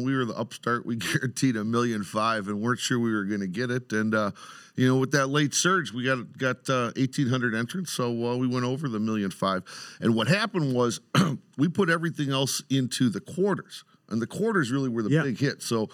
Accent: Detroit, Michigan, United States; So growing up in Detroit, most kids are picking the Lions, you know.

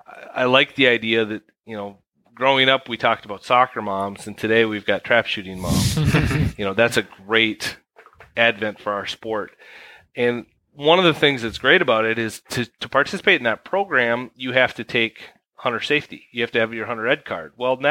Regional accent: Minnesota, United States; I grew up here in Minnesota as well

